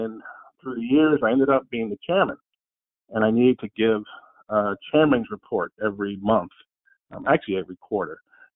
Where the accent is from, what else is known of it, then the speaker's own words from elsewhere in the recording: Cleveland, Ohio, United States; I always said I was going to come back to the urban neighborhood where I grew up in Cleveland